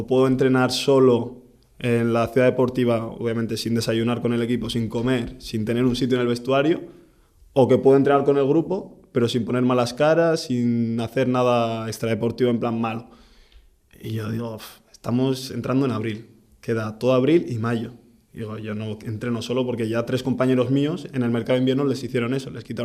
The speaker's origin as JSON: {"language": "Spanish", "region": "Basque Country", "country": "Spain", "said": "O sea, yo que soy vasco."}